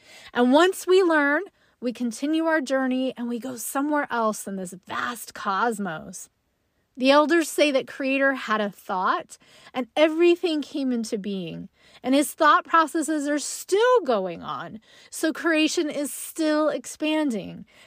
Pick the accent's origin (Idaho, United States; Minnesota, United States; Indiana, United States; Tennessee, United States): Idaho, United States; I grew up in Nez Perce County in northern Idaho.